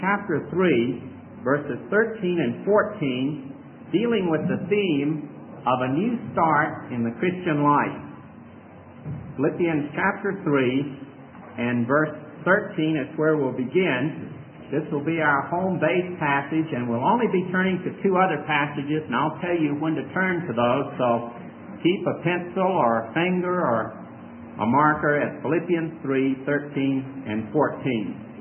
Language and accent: English; Memphis, Tennessee, United States; born there; accent: Southern; I was born in Memphis, Tennessee. He in Mississippi, but I think I retained more of a Southern accent than he has.